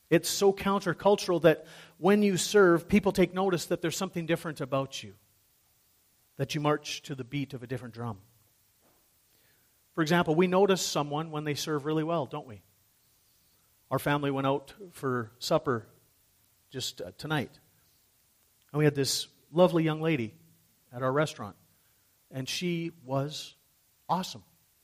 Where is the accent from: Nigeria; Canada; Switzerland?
Canada; And you wouldn't dare, as a Canadian, be the first to rush up there, would you?